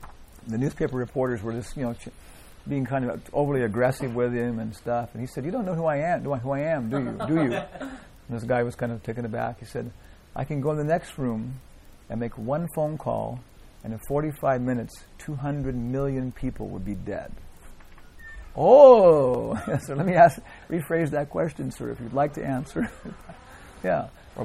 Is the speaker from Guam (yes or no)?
yes; Guam; born there; I was born on Guam. Guam is also a part of the United States of America.